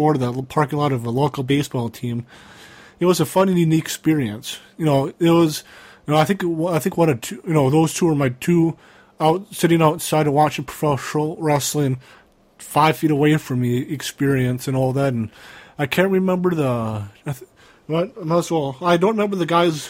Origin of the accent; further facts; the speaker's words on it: United States; I was at an AWF show at my hometown in my high school I graduated from, Kimmerich Estania High School at the gym.